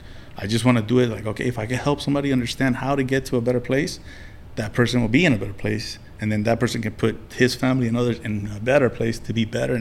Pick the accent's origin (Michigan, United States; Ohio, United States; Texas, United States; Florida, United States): Florida, United States; Miami Beach; I grew up in Miami Beach, Florida, in a little efficiency, while my mother worked 12 to 14 hours a day.